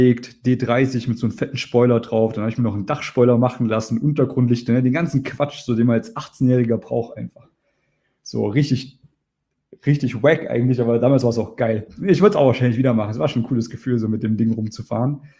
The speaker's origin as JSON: {"language": "German", "region": "East Germany", "country": "Germany", "said": "Ich bin halt ein Ostdeutscher. Wir sind halt anders drauf. Wir sind so ein bisschen rougher, so ein bisschen rauer"}